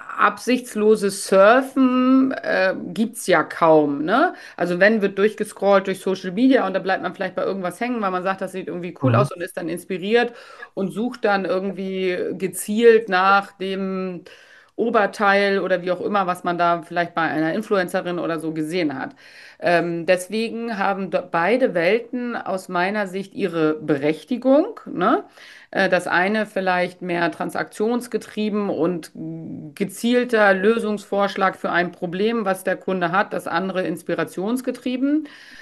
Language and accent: German; Munich, Bavaria, Germany; Zum Bittl, ja, der ist ja wirklich bei uns in München absoluter, also jeder Münchnerin kennt den Bittl.